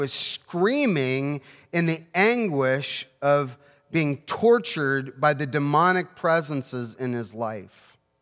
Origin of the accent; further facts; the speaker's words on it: Dunkirk, Ohio, United States; I grew up in Dunkirk, Ohio, a town, when you're optimistic, was 900 people.